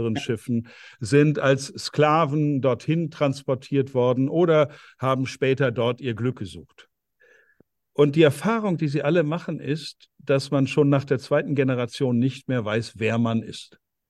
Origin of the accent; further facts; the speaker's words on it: North Rhine-Westphalia, Germany; Ja, da bin ich geboren, meine Eltern, Großeltern, alles, was ich kenne, Ostwestfalen. Und dann stelle ich plötzlich raus, dass ich da 40% englische Wurzeln habe, ein bisschen Französisch und noch 9% Island